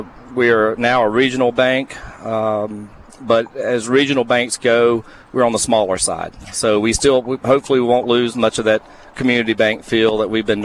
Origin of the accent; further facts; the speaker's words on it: Richland, Mississippi, United States; I grew up in Richland, got my start at Jones Junior College, played a year there, and then came and played for Southern 1 year